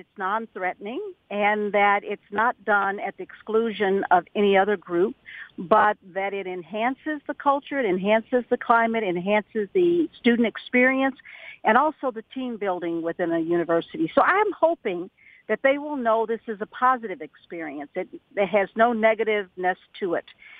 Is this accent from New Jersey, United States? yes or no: no; Earlington, Kentucky, United States; but I am from Western Kentucky. I was born in Hopkinsville. I grew up in Earlington, Kentucky, and so Western Kentucky is home for me